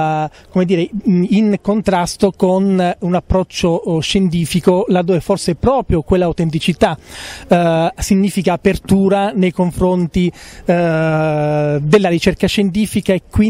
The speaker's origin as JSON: {"language": "Italian", "region": "Calabria", "country": "Italy", "said": "io vengo dalla Calabria"}